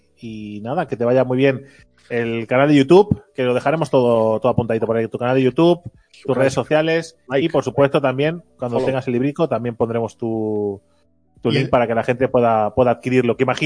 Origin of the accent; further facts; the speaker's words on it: Mataró, Catalonia, Spain; pero yo soy de Mataró, así que estoy a tiro de piedra.